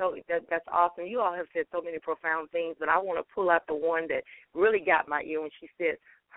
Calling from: Texas, United States; I'm calling from Texas.

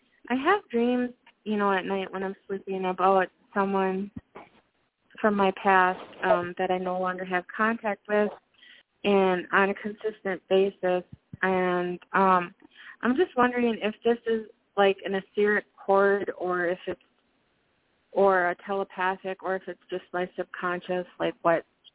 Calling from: Minnesota, United States; Minnesota.

